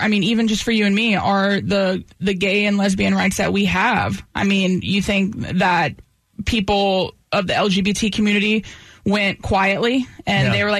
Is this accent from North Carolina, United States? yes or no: yes; Raleigh, North Carolina, United States; my hometown, Raleigh, one of my friends who owns a restaurant in downtown Raleigh